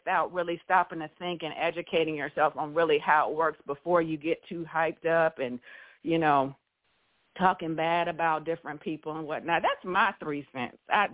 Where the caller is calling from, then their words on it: Montgomery, Alabama, United States; I'm calling from Montgomery, Alabama.